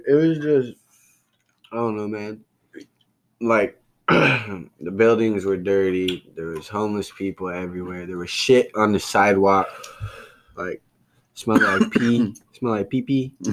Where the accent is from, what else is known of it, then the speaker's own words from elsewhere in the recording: California, United States; Maybe that's what throws me off because I was raised in California and it's just a different aesthetic.